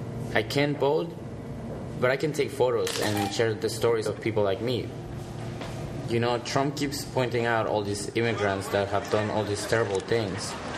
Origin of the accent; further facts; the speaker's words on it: Puebla, Mexico; now in United States; I am from Puebla, Mexico, and I work in the Trump Soho building.